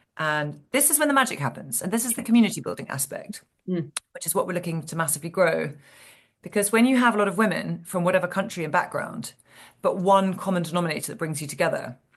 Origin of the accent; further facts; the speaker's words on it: England, United Kingdom; I'm English, so obviously a tea drinking professional